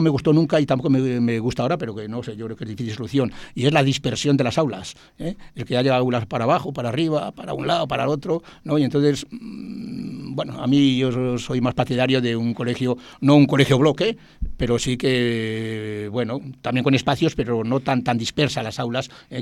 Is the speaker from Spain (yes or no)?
yes; Fermoselle, Castile and León, Spain; now in Tordesillas, Spain; Y bueno, pues entonces era una manera de dar a conocer aquí, entonces sí, a mi pueblo, igual que también doy a conocer Tordesillas en Fermoselle.